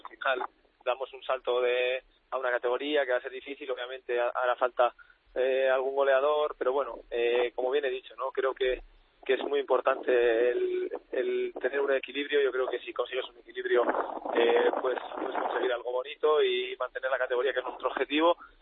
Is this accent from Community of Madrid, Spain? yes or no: no; Vitoria, Basque Country, Spain; Bueno, al final soy de Vitoria, ¿no?